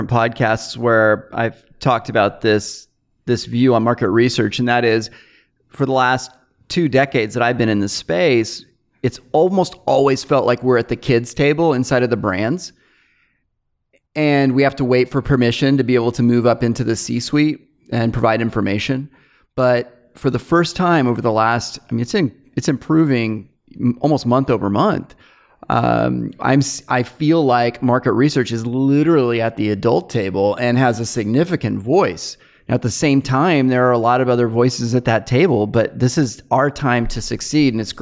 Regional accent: Fresno, California, United States; There is a local high school called Patino School of Entrepreneurship here in my hometown, Fresno.

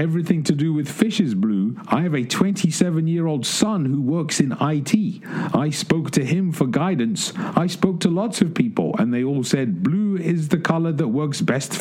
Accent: Hackney, London, United Kingdom; Now, talking of London, well, that is my hometown, way, way back in the day.

